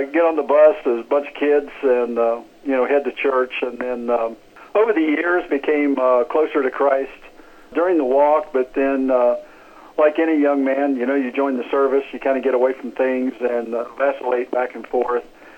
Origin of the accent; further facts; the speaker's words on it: Ohio, United States; No, I was born and raised in southern Ohio.